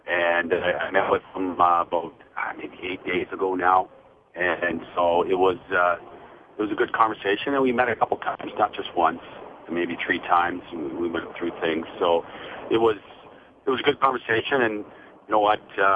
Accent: Petrolia, Ontario, Canada; our family, and we're from Ontario, from Petroya. We grew up watching the Leafs play

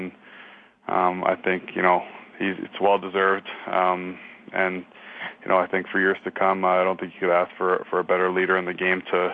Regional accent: Mississauga, Ontario, Canada; I'm not too worried about it because I grew up in Mississauga.

